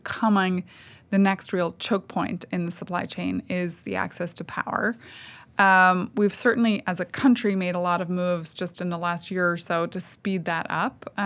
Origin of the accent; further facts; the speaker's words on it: Northern Ireland, United Kingdom; I know Ireland is where I go because I'm Northern Irish.